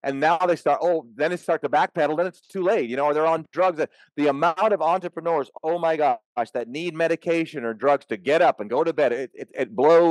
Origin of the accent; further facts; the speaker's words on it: Jamaica; And I'm actually from Jamaica. You wouldn't know it. But so I love the Caribbean.